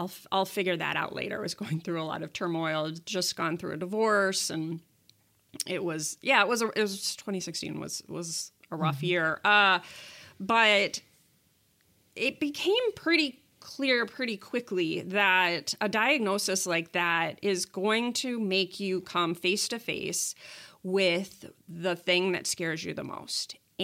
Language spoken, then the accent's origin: English; Grand Rapids, Michigan, United States; the politics that I see playing out in my city and my hometown of Grand Rapids